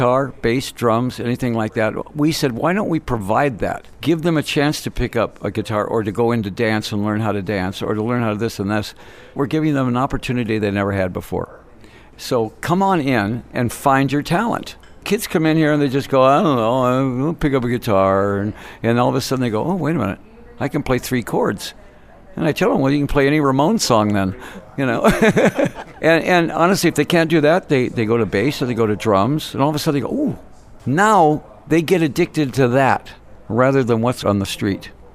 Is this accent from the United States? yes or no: yes; Phoenix, Arizona, United States; I grew up in Phoenix. I have seen the growing problem on the street.